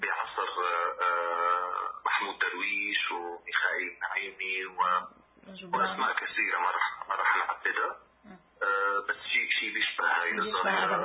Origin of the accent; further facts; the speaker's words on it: Syria; بس بالنسبة لنا كسوريين ممكن تكون إنه هي شيء مغري أو تسهيل